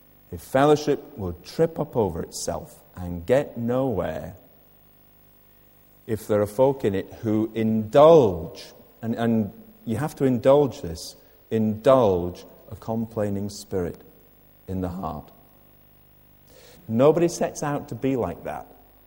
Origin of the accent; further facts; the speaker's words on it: United Kingdom; it's part of being British.